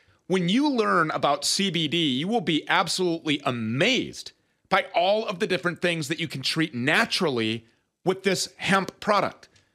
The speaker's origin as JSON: {"language": "English", "region": "Minnesota", "country": "United States", "tie": "born or raised there", "said": "a family-owned business that grows all of their hemp right here in my home state of Minnesota."}